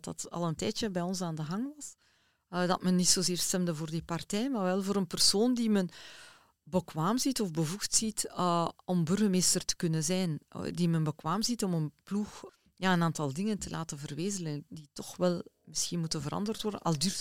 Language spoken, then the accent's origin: Dutch; Haaltert, Flanders, Belgium; Ik was ook graag op Vadru, zeggen ze bij ons in Haaltert.